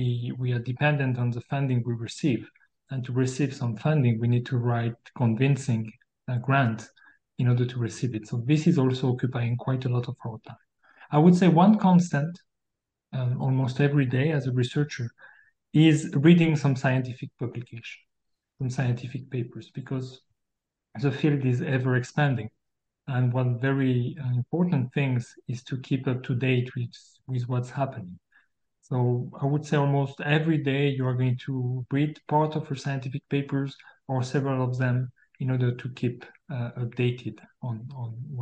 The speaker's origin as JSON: {"language": "English", "region": "Auvergne-Rhône-Alpes", "country": "France", "tie": "born or raised there", "said": "I'm so old right now. I was born in France. I spent most of my youth there. I mean, for my childhood there, in a city that is very close to the border with Switzerland and with Geneva in particular."}